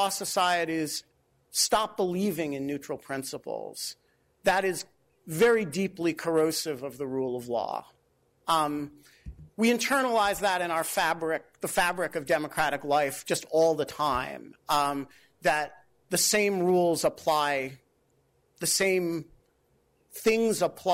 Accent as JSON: {"language": "English", "country": "United States", "said": "I would think I reserve the right as an American"}